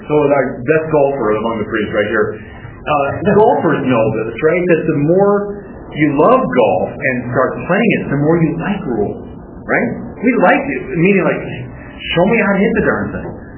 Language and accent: English; Michigan, United States; when I was a kid, growing up outside Detroit, and my father taking my brother and me to the Tigers game.